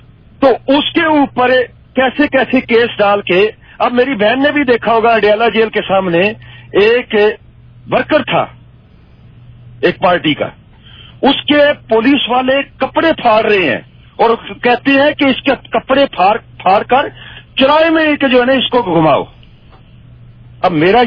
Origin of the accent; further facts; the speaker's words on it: Pakistan; میں بھی پاکستانی ہوں